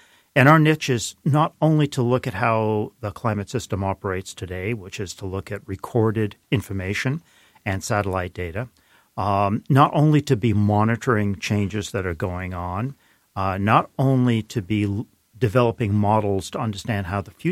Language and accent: English; New York City, New York, United States; also born or lived in Edinburgh, Scotland; I was born in Edinburgh, Scotland. We moved to the U.S. when I was quite young. I did a lot of my schooling through high school in New York City.